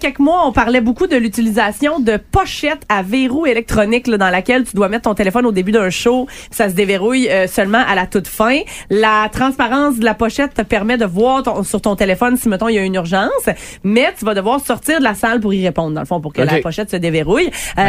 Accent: Quebec, Canada; le débat, il est rendu chez nous, au Québec.

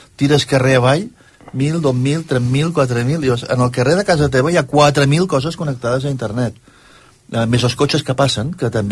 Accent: Barcelona, Catalonia, Spain; jo com a empresari, quan vaig a Argentina o a Colòmbia o a Alemanya i dic que vinc de Barcelona

